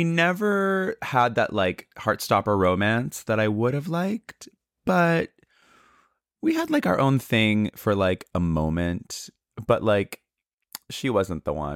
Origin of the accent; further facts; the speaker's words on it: San Francisco, California, United States; also born or lived in Canada; So I was born in Canada, and I moved to the States in my youth. At the age of three, I lived in San Francisco. So I was in San Francisco at this time